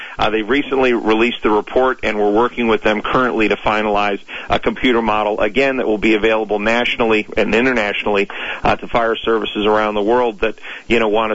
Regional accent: Toledo, Ohio, United States; I'm originally from Toledo, Ohio, so that had a little bit of a, you know, extra feel going burn the school down, right?

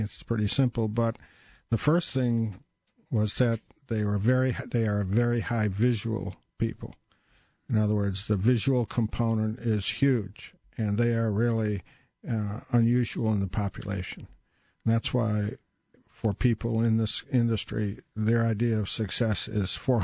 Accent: Massachusetts, United States; also born or lived in Baltimore

